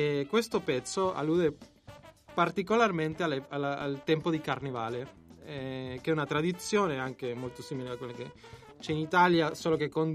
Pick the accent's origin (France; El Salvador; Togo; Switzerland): El Salvador; San Salvador; now in Italy; Io sono originario di El Salvador.